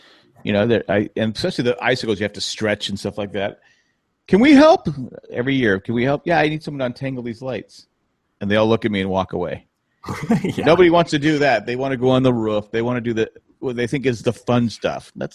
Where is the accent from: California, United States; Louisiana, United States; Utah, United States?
California, United States; I'm from California. I wear shorts and a t-shirt. That's what we wear.